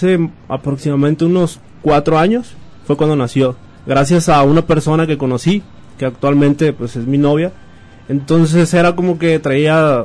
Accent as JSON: {"language": "Spanish", "town": "Unión de Tula", "region": "Jalisco", "country": "Mexico", "said": "Soy originario de Unión de Tula, aquí cerquita de Autlán."}